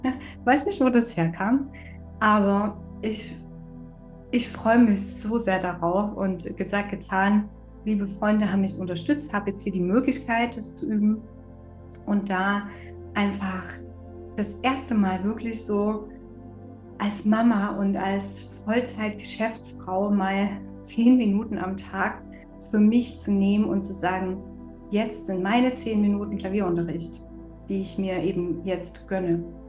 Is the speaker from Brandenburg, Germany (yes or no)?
no; Dresden, Saxony, Germany; Man könnte meinen, es ist für mich als Dresdner vielleicht gar nicht so was Besonderes